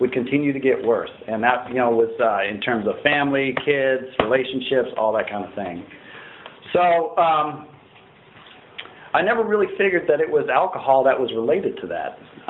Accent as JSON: {"language": "English", "town": "Pasadena", "region": "California", "country": "United States", "tie": "born there", "said": "So let's see, I was born in Pasadena, California."}